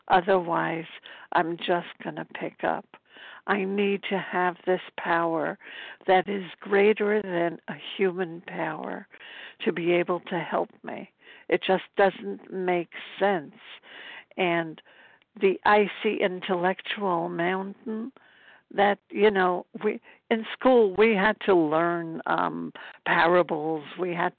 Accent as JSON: {"language": "English", "town": "Brooklyn", "region": "New York", "country": "United States", "said": "I'm from Brooklyn, New York."}